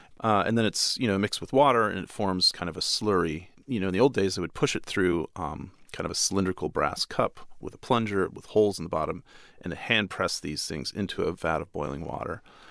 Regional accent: United States; because I grew up in the United States where street food back then was non-existent, like the odd taco truck or something like that.

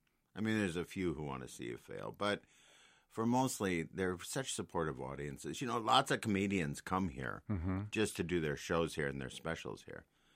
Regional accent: Minnesota, United States; You I'm very Minnesotan, you know.

